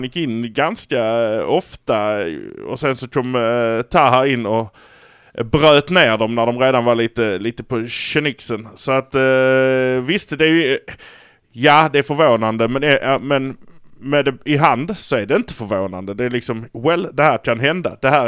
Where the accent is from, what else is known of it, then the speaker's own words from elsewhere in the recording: Malmö, Skåne, Sweden; Vi kommer från Malmö. Vi är från Malmö.